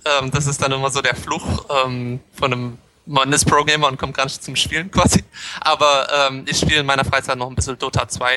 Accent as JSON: {"language": "German", "town": "Leipzig", "region": "Saxony", "country": "Germany", "tie": "born or raised there", "said": "Das war die Games Convention, die war damals noch in Leipzig, in meiner Heimatstadt."}